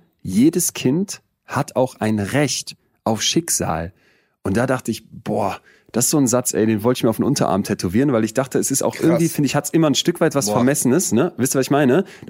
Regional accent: Solingen, North Rhine-Westphalia, Germany; in Solingen, wo ich groß geworden bin?

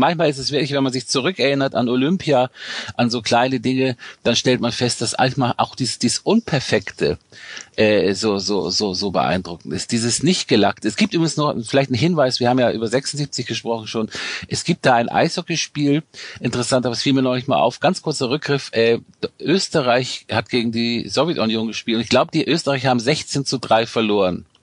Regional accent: Northern Germany, Germany; ich komme aus, wie gesagt, aus dem Norden Deutschlands, recht einfache Verhältnisse.

